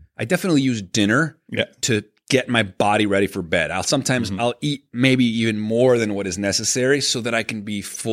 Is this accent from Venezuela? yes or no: yes; Venezuela; And, you know, maybe it's the Jewish upbringing. Maybe it's the child of divorce. Maybe it's growing up in Venezuela, you know, where crime and home invasions were always like a threat.